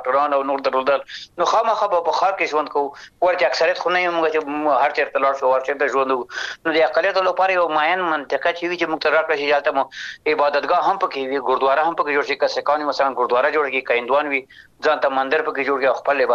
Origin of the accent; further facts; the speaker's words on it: Afghanistan; زه افغان یم د افغانستان یم